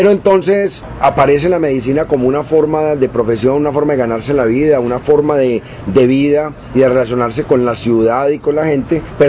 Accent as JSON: {"language": "Spanish", "town": "Medellín", "region": "Antioquia", "country": "Colombia", "tie": "born or raised there", "said": "Yo soy producto de un barrio de clase media, específicamente Belén"}